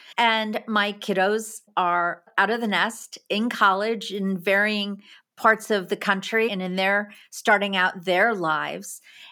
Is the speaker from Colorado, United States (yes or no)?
no; Freehold, New Jersey, United States; So I grew up in Freehold in a ranch.